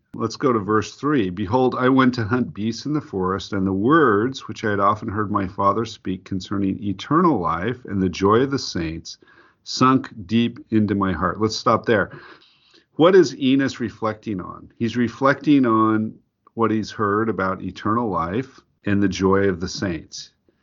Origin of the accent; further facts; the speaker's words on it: Utah, United States; I actually knew that man because I grew up in Utah Valley, and he was a professor at BYU, I believe.